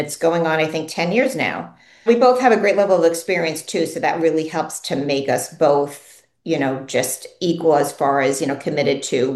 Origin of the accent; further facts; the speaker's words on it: St. James, New York, United States; also born or lived in Southold; So I grew up in two areas. I grew up in St. James, just outside of Stony Brook on the North Fork, and also in Southold on the Peconic Bay.